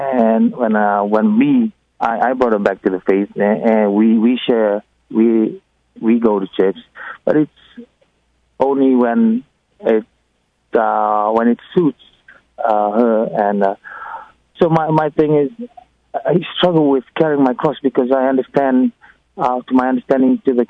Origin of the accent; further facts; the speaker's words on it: Fiji; now in United States; I'm a cradle Catholic. I was born and raised in Fiji, from strong Catholic parents and values and beliefs.